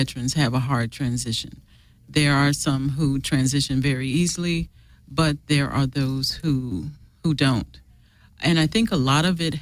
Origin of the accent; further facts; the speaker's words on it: Great Lakes, Illinois, United States; born there; So I'm an Air Force mm. brat, born in a Navy hospital. I was born in Great Lakes Hospital.